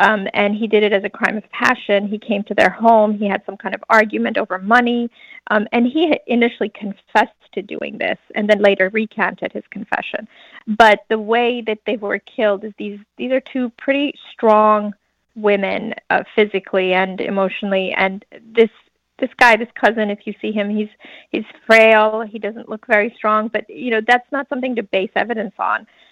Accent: United States; now in Istanbul, Turkey; Of course, I'm an American. And we were both sort of hyphenated Americans, women, journalists.

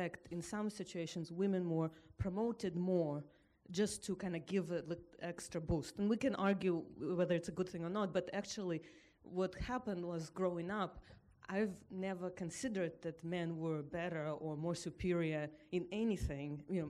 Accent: Russia; born there; first language Russian; English is a second language; I was born in Russia

